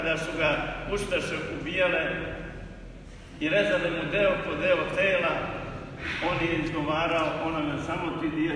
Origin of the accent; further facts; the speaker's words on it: Sremska Mitrovica, Vojvodina, Serbia; pa i ovdje kod nas u Sremskoj Mitrovici na Sremskom frontu